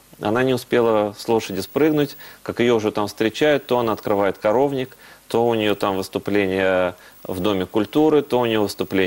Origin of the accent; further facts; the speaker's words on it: Makhachkala, Dagestan, Russia; born there; Дело в том, что я родился в Махачкале, это Дагестан, соседняя с вами республика